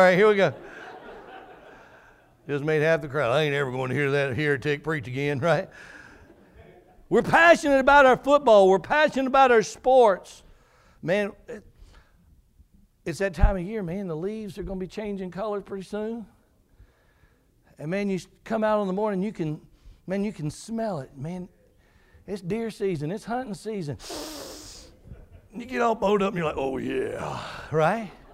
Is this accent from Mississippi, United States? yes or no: yes; Mississippi, United States; Man, I'm in North Mississippi, my hometown. I know what kind of people are around here.